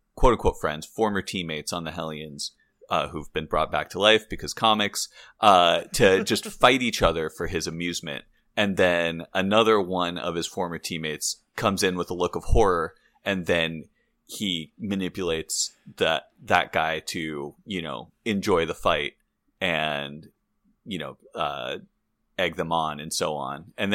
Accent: Santa Barbara, California, United States; And we're both from Santa Barbara, California, so we've seen a lot of that.

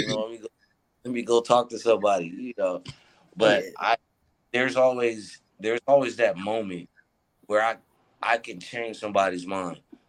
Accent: Oakland, California, United States; Who is that? Where are you from? Oh, you from Oakland. What? All eyes light up. You what? You really from Oakland?

